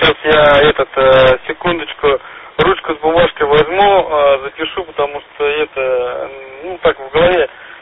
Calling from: Vladivostok, Primorsky Krai, Russia; Я говорю, да, из Владивостока, все принято.

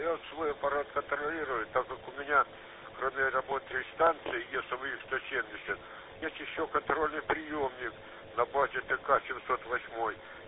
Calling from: Tver, Tver Oblast, Russia; но я вас из Твери принимаю

